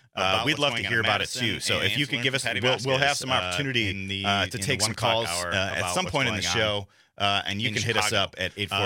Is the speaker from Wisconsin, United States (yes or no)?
yes; Pewaukee, Wisconsin, United States; I grew up in Pewaukee schools and Brookfield churches and a lot